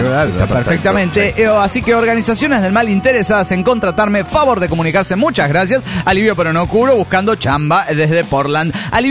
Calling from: Cali, Valle del Cauca, Colombia; de Cali, Colombia.

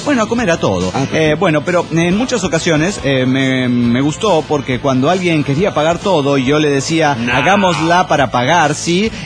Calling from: Costa Rica; de Costa Rica.

